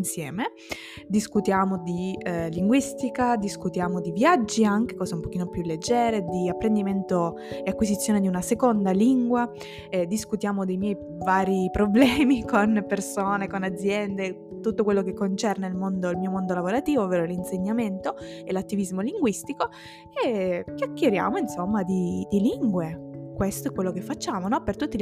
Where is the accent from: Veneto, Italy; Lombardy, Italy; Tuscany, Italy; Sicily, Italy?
Sicily, Italy; accent: Sicilian; io sono bilingue come tantissimi altri di voi che magari non se ne rendono conto, perché in casa ho sempre parlato sia italiano che siciliano dalla nascita